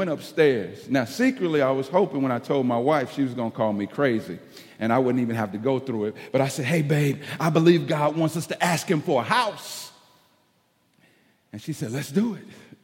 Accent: East St. Louis, Illinois, United States; So I was raised in East St. Louis. We moved to Texas, and the Lord saved me and pursued me in Louisiana

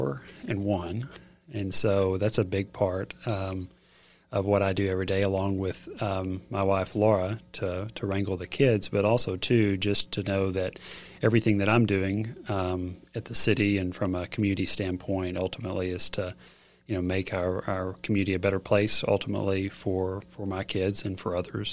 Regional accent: Texarkana, Texas, United States; So I grew up in Texarkana, originally from here, graduated from Liberty Isle High School, and our family's been here for many generations, and we call it our hometown.

